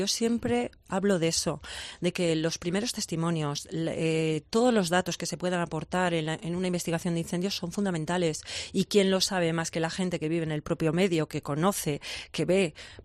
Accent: Vences, Galicia, Spain; que en concreto allí en mi pueblo, en Vences, lo tenían con muchísimo cariño

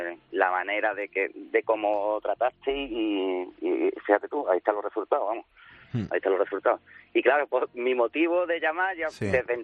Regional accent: Málaga, Andalusia, Spain; Sí, Málaga capital.

